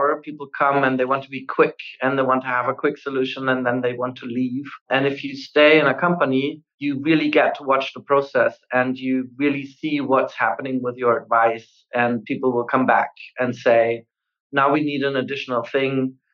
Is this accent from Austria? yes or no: yes; Austria; I come from Austria